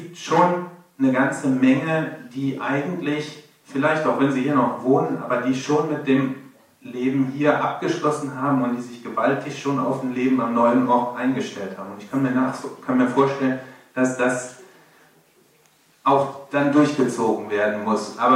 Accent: Holzweiler, North Rhine-Westphalia, Germany; ich komme aus Holzweiler.

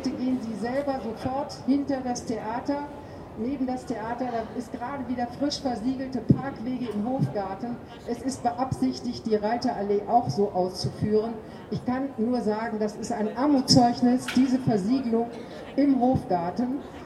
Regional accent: North Rhine-Westphalia, Germany; ich bin groß geworden im Sauerland auf einem großen Hof.

